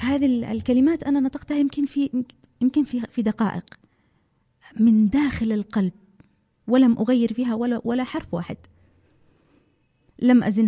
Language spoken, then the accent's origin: Arabic; Saudi Arabia; also born or lived in Aden, Yemen; طبعا أنا من مواليد عدن، من مواليد 1973. طبعا أنا عشت في السعودية عمر تقريبا من 4 سنوات، وحتى بعد الثانوية العامة يعني تقريبا 18 عاما.